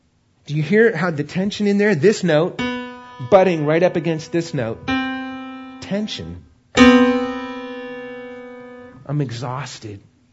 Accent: California, United States; moved away; Now, since I grew up in Southern California, I never experienced a real spring until I moved to the East Coast.

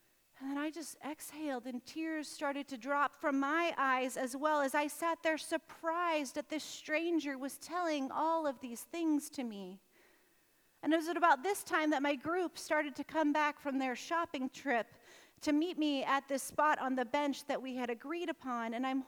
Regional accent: Midwest, United States; And being the Midwesterner that I am, I said

